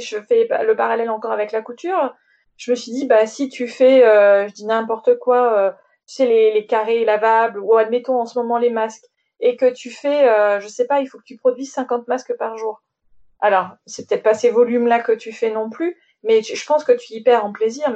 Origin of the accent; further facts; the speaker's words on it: Grenoble, Auvergne-Rhône-Alpes, France; parce que moi je suis grenobloise